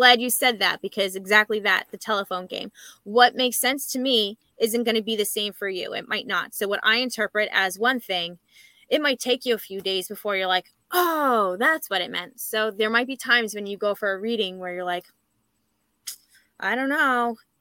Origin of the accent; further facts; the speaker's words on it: New York, United States; So depending on where you're from, I'm from Long Island.